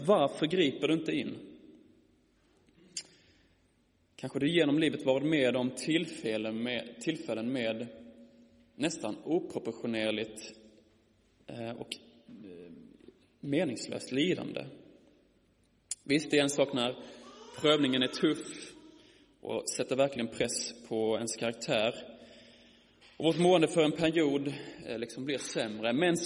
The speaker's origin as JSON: {"language": "Swedish", "town": "Malmö", "region": "Skåne", "country": "Sweden", "said": "Som jag sa innan och som ni anar på min dialekt är jag ifrån Malmö. Eller Skåne. Och jag bor där tillsammans med min fru Ronja. Mitt i Malmö i en systerkyrka."}